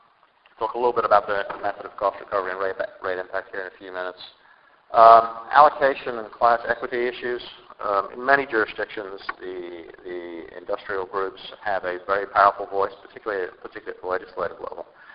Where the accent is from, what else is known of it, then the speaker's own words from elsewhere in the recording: Texas, United States; In my home state, Texas, for example, the legislature only meets every 2 years.